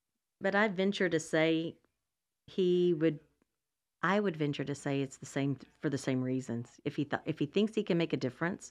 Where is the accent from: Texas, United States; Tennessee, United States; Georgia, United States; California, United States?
Tennessee, United States; Johnson City; I'm from Johnson City, Tennessee, just right over the mountain from Asheville.